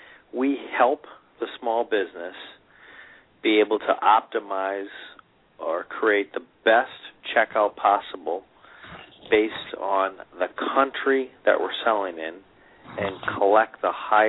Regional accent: Massachusetts, United States; Sure. Well, I'm from the Boston area, and I've spent the last 25 years in payments

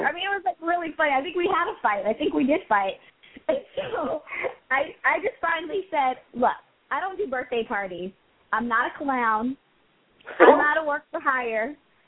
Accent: Dallas, Texas, United States; because I don't know what it is about Dallas, because I'm from Dallas. And I just see that when I go home, I run into everyone.

